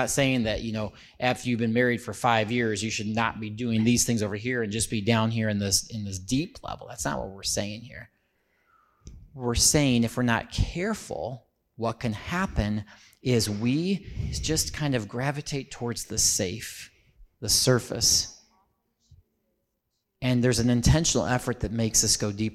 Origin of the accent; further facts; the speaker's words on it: Gridley, Illinois, United States; I was from Gridley, Illinois.